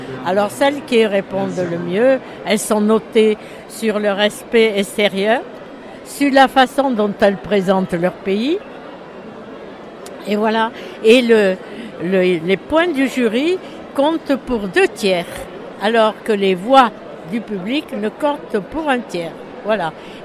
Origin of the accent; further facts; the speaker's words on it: Paris, Île-de-France, France; born there; parce que je suis née à Paris, et voilà